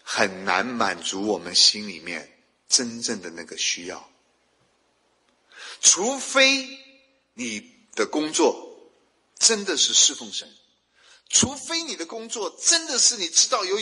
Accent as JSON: {"language": "Chinese", "country": "China", "moved": "as an adult", "lives_now": "United States", "said": "因为我们中国人都很客气嘛，我们中国人都不懂得去表达自己嘛，我们中国人都不会去好像据理力争，这是我的权利。我刚来美国的时候，就所有的人都这样教我"}